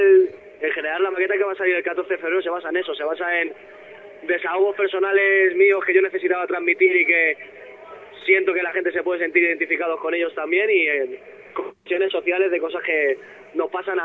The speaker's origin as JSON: {"language": "Spanish", "town": "Getafe", "region": "Community of Madrid", "country": "Spain", "said": "Sí, soy madrileño. Soy pero de Getafe."}